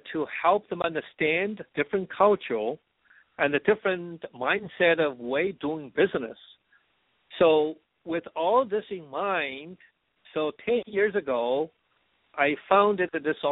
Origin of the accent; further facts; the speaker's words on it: China; English is a second language; as you mentioned, you know, I came from China, and before that, I was in the Foreign Service.